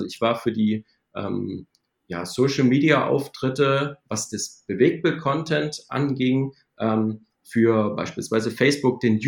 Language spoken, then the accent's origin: German; Rhineland, Germany; Wie anfangs schon gesagt, komme ich aus dem Rheinland.